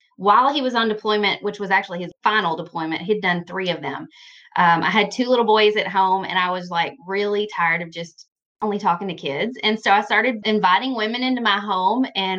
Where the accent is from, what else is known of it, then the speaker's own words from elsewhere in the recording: Kentucky, United States; I'm from Kentucky, Western Kentucky. There's a big difference between Western and Eastern, so...